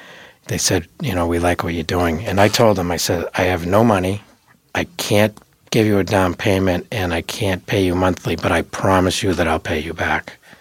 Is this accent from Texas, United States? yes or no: no; Falmouth, Massachusetts, United States; Even though I grew up in Falmouth and North Falmouth area, I didn't really know anybody.